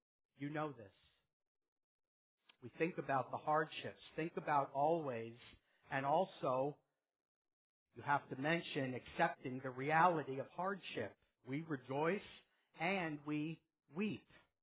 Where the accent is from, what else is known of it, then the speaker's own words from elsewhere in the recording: New York, United States; I'm Jewish. I'm from New York. I came to know Christ when I was 29 years old.